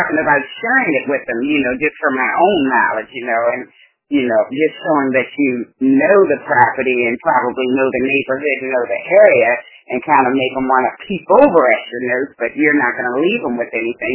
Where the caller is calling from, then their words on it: Annapolis, Maryland, United States; I'm from Annapolis, Maryland. I work in Severna Park, Caldwell Banker.